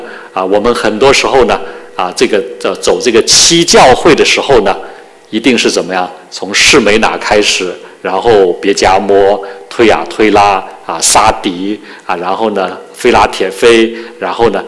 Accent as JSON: {"language": "Chinese", "country": "Hong Kong", "said": "大家知道这个我是从香港来的"}